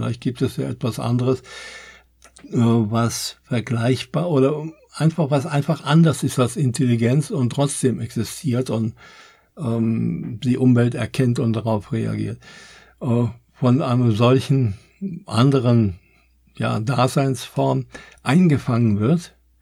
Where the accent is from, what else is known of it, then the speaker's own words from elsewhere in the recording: Germany; obwohl ich bin Deutscher, ich bin aber nicht unbedingt stolz darauf, Deutscher zu sein